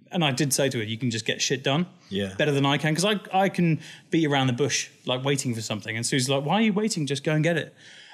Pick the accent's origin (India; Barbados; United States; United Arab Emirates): United Arab Emirates; Sharjah; born or raised there; moved away as an adult; also born or lived in Dubai